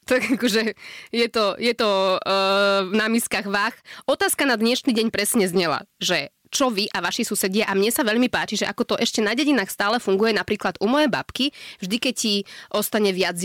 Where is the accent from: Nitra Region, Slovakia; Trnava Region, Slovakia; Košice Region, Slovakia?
Nitra Region, Slovakia; Nitra; now in Bratislava, Slovakia; Sice som z Nitry, ale predsa tá Bratislava je väčšia.